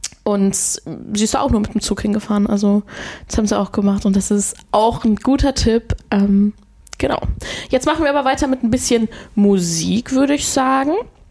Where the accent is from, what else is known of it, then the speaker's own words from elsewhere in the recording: Stuttgart, Baden-Württemberg, Germany; Ich erinnere mich noch an meine Kindheit, ich komme ja aus Stuttgart